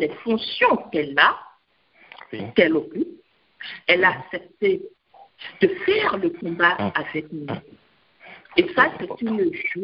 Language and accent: French; Benin; Pas de Cotonou parce que je viens du Bénin, n'est-ce pas?